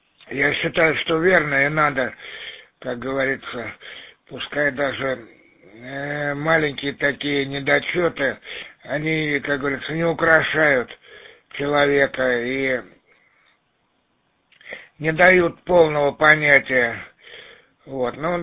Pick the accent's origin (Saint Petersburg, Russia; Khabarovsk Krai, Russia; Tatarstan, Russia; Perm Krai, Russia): Saint Petersburg, Russia; я родом сам из Петербурга, то бишь Ленинграда.